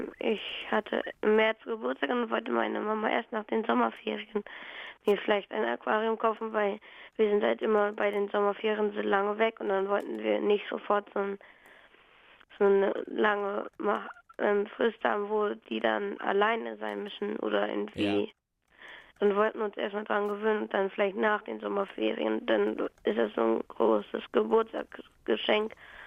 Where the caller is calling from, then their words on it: Hamburg, Germany; Aus Hamburg.